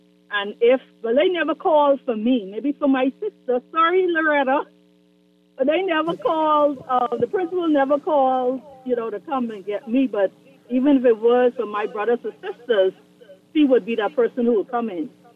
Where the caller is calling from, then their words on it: North Carolina, United States; I'm calling from North Carolina, actually.